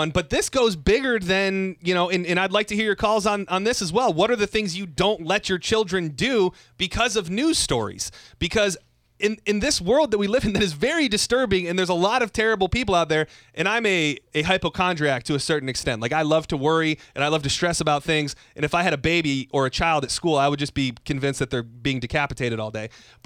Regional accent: Lapeer, Michigan, United States; I mean, I rode the bus in a very small town. I grew up in Lapeer, Michigan.

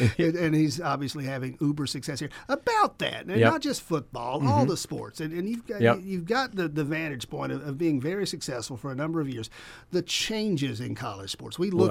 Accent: Georgia, United States; I moved up here from Tallahassee.

